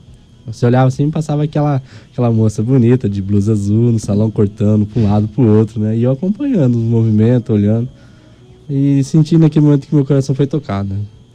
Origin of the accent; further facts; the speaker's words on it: Guaíra, Paraná, Brazil; now in Dourados, Brazil; Eu sou natural do Paraná, né? Sou nascido em Guaíra e estou aqui em Dourados há mais ou menos 13 anos aqui, né?